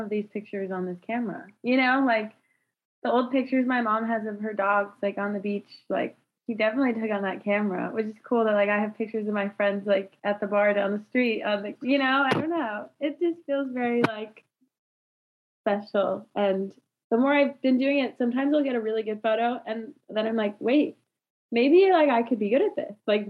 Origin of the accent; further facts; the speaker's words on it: Vermont, United States; born there; I'm originally from Vermont. I was born in Vermont, so I feel like nature girl.